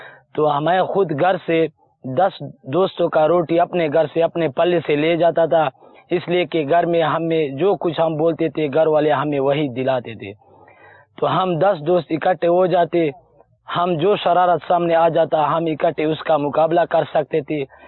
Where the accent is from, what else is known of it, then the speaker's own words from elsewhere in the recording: Tank, Khyber Pakhtunkhwa, Pakistan; جو گاؤں اندری سے تعلق رکھتا ہوں, ضلع و تحصیل ٹانک ہے, اور صوبہ خیبر پختونخوا کے پی کے ہے.